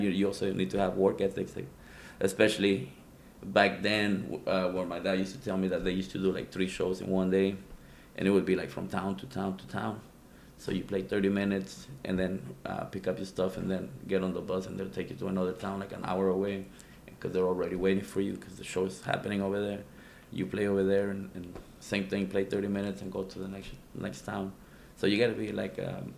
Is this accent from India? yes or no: no; Reynosa, Tamaulipas, Mexico; also born or lived in Pharr, United States; Well, we used to live in Reynosa. I was born in Far Texas. It's a border town from Reynosa. So we used to live in Reynosa, and I guess my mom just came over here and gave birth to me.